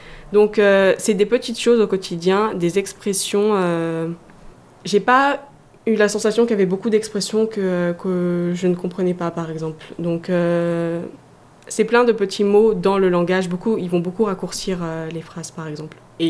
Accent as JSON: {"language": "French", "country": "France", "said": "nous, en tant que Français de France, on a un français qui s'est modernisé"}